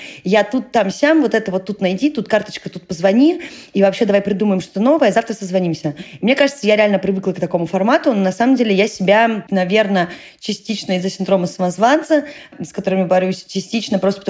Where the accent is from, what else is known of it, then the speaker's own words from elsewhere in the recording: Saint Petersburg, Russia; born there; я родилась в Петербурге, да, Финляндия под бочком, Карелия тоже рядом